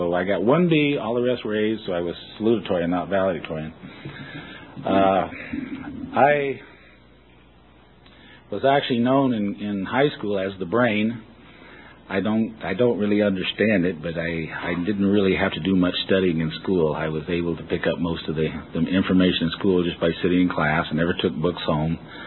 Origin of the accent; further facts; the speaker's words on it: Phoenix, Arizona, United States; born there; So I was born in Phoenix, Arizona, downtown Phoenix, June 25th, 1947.